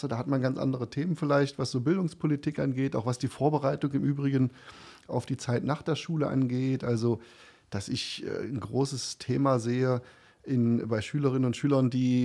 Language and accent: German; Saxony-Anhalt, Germany; für meine Heimat, für unsere Heimat Sachsen-Anhalt.